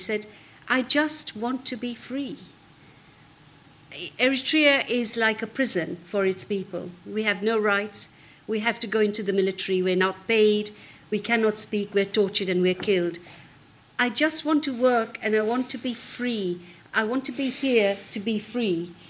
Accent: Uganda; now in United Kingdom; I mean, you know, when we came from Uganda, it was awful.

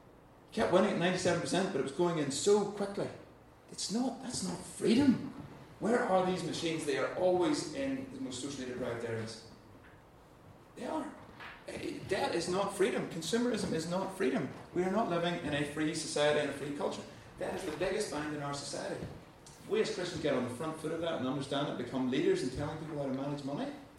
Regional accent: United States; So we go to the movies, because I'm an American, we go to the cinema

